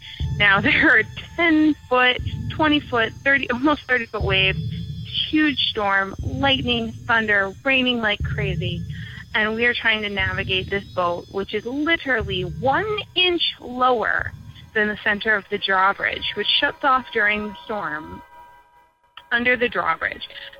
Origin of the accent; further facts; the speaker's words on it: Michigan, United States; And I grew up in Michigan, and every summer we would go out on the boat and go to every island you could think of.